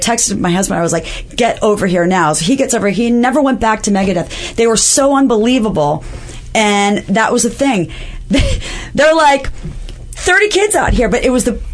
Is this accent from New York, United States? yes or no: no; Miami, Florida, United States; I'm from Miami, then I love them already.